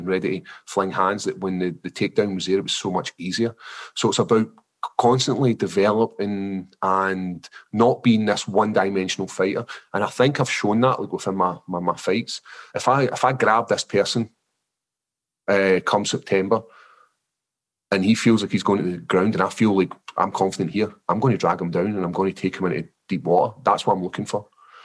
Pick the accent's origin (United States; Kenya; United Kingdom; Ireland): United Kingdom; Scotland; accent: Scottish; the only issue I've got is my actual Scottish accent's so thick.